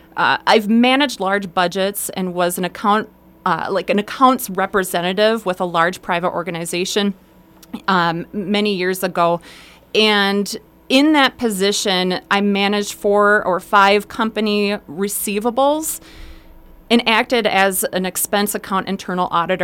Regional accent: Mankato, Minnesota, United States; now in Hastings, United States; So I was born and raised in Mankato, Minnesota. My entire family is down there. They still reside down there, so we frequently travel down there to visit them.

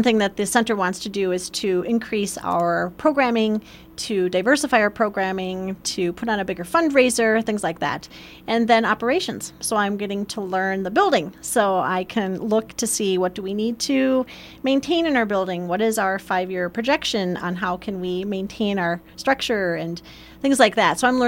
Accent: St. Paul, Minnesota, United States; Yes, I come from St. Paul, where there was hardly any wildlife and sunsets were blocked by buildings.

